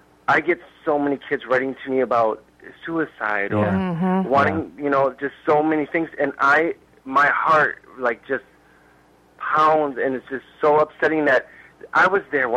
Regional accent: New York, United States; The thing is that I was from New York.

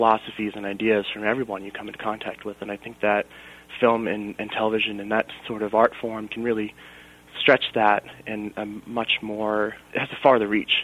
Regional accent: Methuen, Massachusetts, United States; now in Hampstead, United States; I was born in Massachusetts. I lived in Methuen, which is pretty much New Hampshire.

